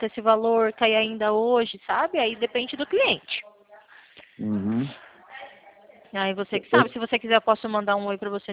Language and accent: Portuguese; Paraná, Brazil; sou daqui do Paraná